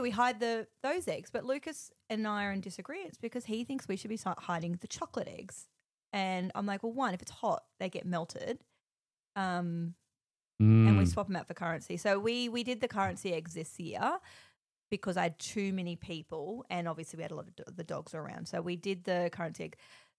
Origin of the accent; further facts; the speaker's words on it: Darwin, Northern Territory, Australia; born there; I was born in Darwin, so it's very hot up there.